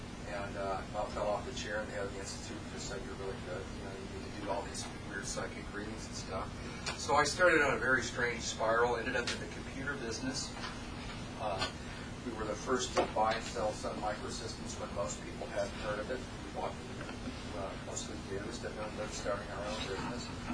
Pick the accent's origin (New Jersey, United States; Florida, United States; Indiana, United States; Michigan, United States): Indiana, United States; I'm originally from Indiana, graduated from Indiana University School of Medicine and Environmental Health Science.